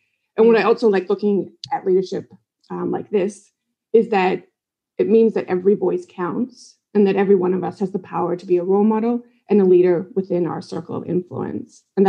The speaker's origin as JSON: {"language": "English", "country": "Canada", "tie": "born or raised there", "said": "So growing up in Canada, too, I spent a lot of my childhood in the outdoors, and I developed a real love for the outdoors."}